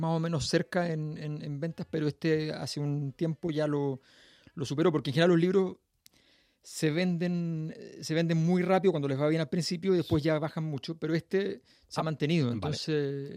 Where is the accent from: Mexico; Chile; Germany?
Chile; also born or lived in Madrid; now in Valencia, Spain; Sí, me vine desde Chile, sí.